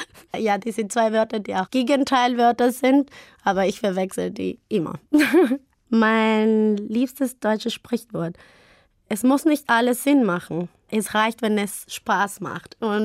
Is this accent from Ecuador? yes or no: yes; Quito, Pichincha, Ecuador; German is a second language; moved away as an adult; now in Germany; Ich komme aus Ecuador, aus der Hauptstadt Quito.